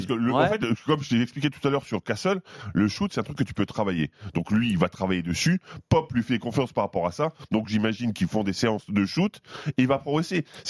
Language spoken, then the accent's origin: French; France; parce qu'on est français.